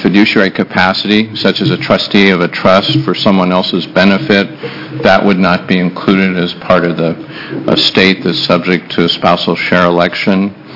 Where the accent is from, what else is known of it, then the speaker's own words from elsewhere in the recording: Portland, Oregon, United States; I'm an attorney from Portland, Oregon